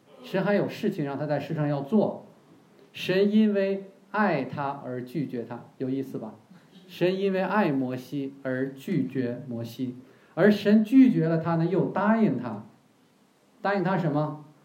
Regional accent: China; 他说 Billy Graham 是中国女婿，所以跟我们中国人有关系。

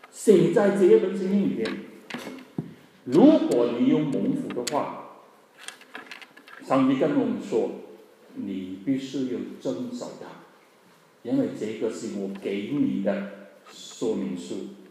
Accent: South Africa; 我是从南非来的，我怕你们不知道了。我在南非看到很多中国人

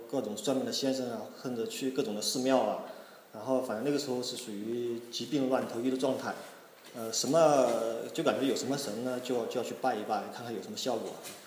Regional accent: China; 我们从小在中国是接受了很多年的无神论教育

